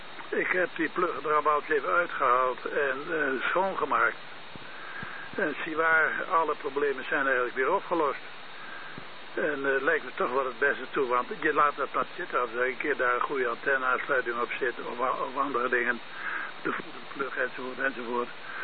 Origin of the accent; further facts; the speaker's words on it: Hooghalen, Drenthe, Netherlands; Ik ben uit Hooghalen.